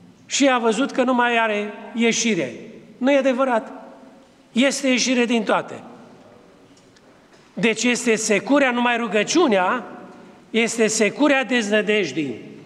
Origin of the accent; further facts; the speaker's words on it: Suceava County, Romania; pentru noi ca bucovineni, căci aici, în biserică, marea majoritate, sunteți de aici, din Bucovina